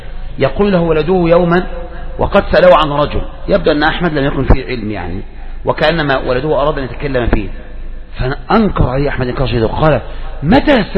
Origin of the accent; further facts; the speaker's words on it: Egypt; ولهذا بدأت تنتشر الأيام هذه في عندنا في مصر مثل هذه الأشياء